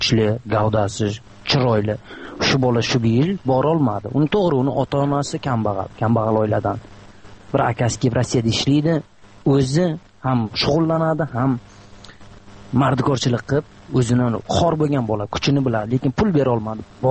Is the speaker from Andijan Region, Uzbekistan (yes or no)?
no; Surxondaryo Region, Uzbekistan; Men o'zi Surxondaryodanman.